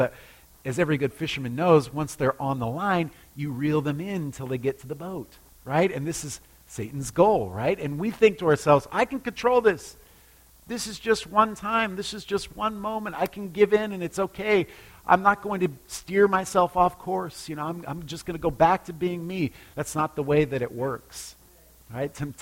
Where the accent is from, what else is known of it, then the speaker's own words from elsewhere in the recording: Alaska, United States; When I was a kid, I grew up in Alaska, and some of my favorite fishing was fishing for halibut because it was easy.